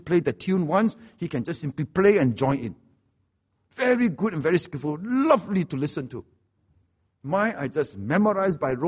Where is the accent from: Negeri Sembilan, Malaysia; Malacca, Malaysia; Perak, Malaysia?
Negeri Sembilan, Malaysia; Seremban; I see things on the table at home when I was growing up in Seremban.